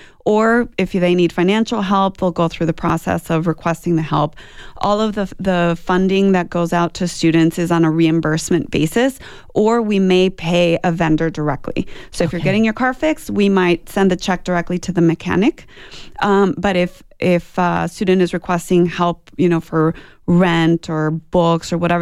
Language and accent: English; Douglas, United States; One of the things growing up in Douglas that I've found